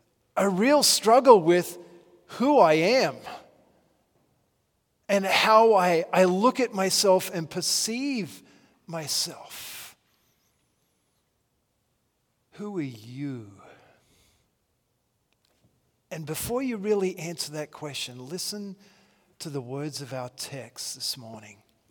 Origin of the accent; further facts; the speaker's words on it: Australia; now in United States; If you were to ask me, who am I? I'm an Australian.